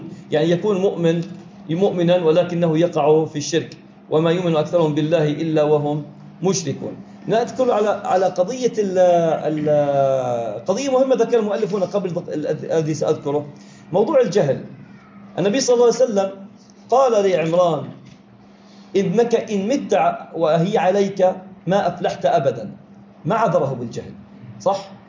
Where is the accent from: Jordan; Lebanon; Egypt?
Jordan; كانوا يعني منتشر عندنا في الأردن وفي بلاد كثيرة الصدف